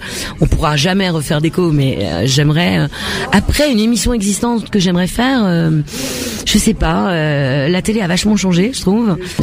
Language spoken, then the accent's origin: French; Argenteuil, Île-de-France, France; je parle de vraiment de comment j'ai grandi, où j'ai grandi, je viens d'Argenteuil